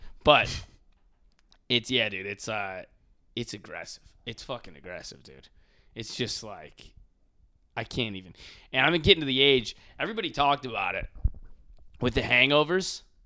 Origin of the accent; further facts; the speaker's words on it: Buffalo, New York, United States; you're from Jersey, I'm from Buffalo.